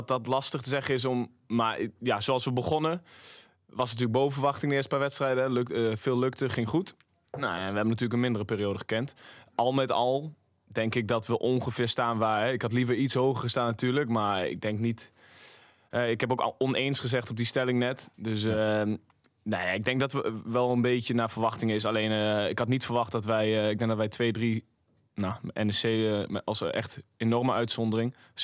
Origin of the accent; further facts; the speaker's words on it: Lichtenvoorde, Gelderland, Netherlands; Lichtenvoorde.